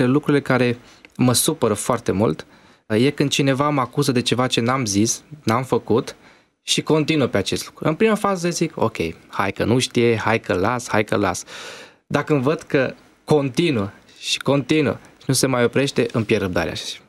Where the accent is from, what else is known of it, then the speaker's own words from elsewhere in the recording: Transylvania, Romania; mă ajută și zona din care vin. Sunt ardelean.